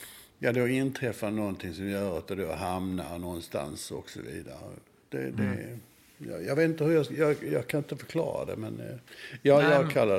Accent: Malmö, Skåne, Sweden; timme efter timme man har suttit på kortfilmsbiograf i Malmö när jag var liten

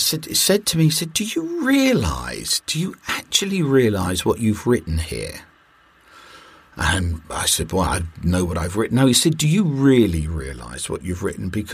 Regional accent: United Kingdom; I'm a Brit. So it's … for me.

